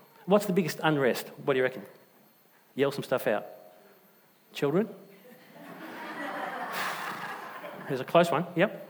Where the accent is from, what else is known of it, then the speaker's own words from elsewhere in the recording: Nollamara, Western Australia, Australia; also born or lived in Tuart Hill; I was brought up in Tewart Hill and Nollamara.